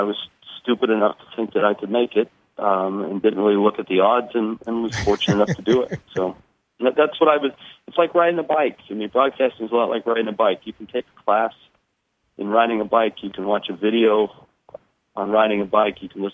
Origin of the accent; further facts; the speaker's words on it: California, United States; now in Seattle, United States; I grew up in the Bay Area, so it's fun to get back there.